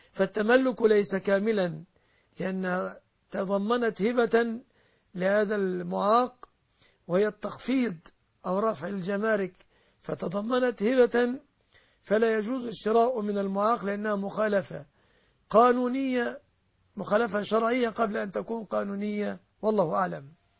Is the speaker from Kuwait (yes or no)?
no; Egypt